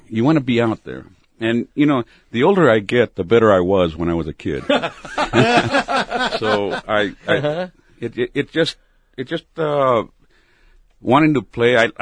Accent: Tucson, Arizona, United States; also born or lived in Nogales; I'm from Tucson.

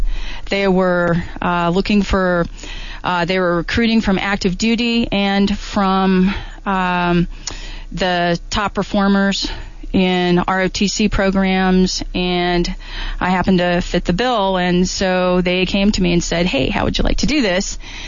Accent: Virginia, United States; No, I'm originally from Virginia.

